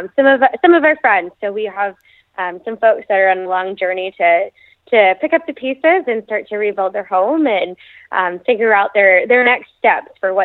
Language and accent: English; Aledo, Texas, United States; Aledo, Texas is out in the country. So I grew up with cows and horses and goats and chickens